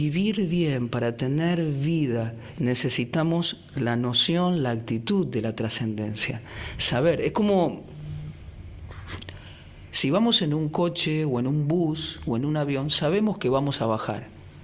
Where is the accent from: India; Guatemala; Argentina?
India; Yo me crié en India estudiando los Vedas de la India